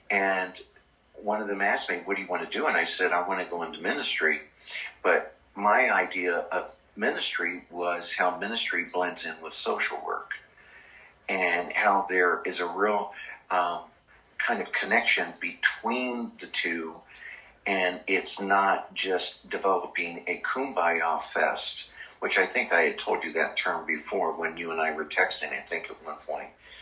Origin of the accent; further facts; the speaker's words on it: Ohio, United States; You don't even know this about me, but I'm from Clark County.